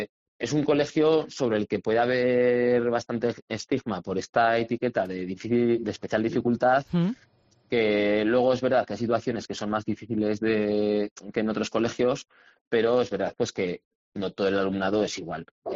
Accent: Villanueva, Aragon, Spain; a mí también me hacía ilusión pues hablar de mi pueblo, bueno, mi pueblo al uso, que es Villanueva, y, sí, y de poder también poner en valor pues eso, todo lo que se hace en el valle

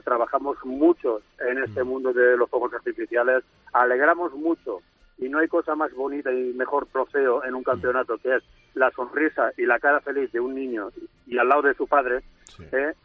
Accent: Valencian Community, Spain; Te voy a decir, como valenciano

